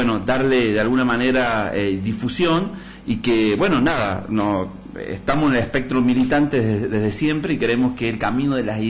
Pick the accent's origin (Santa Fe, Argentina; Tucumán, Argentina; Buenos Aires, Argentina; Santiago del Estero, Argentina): Santiago del Estero, Argentina; La Bajada; now in Córdoba, Argentina; Mi lugar es La Bajada, una localidad que tiene 50 habitantes, a 200 kilómetros de la ciudad capital, en medio del monte de santiagueño.